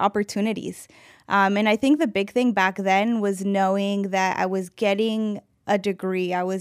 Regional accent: Florida, United States; also born or lived in Colombia; And I grew up here since I was 3 years old in the state of Florida. So I've been here for over 30 years now.

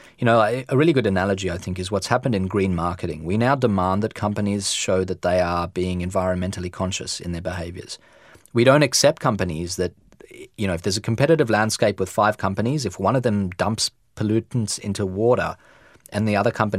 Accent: Australia; I'm Australian, and that's true.

